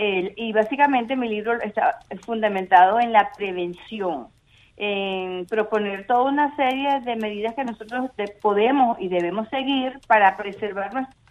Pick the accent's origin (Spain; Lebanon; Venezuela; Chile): Venezuela; también en mi país, Venezuela, sí.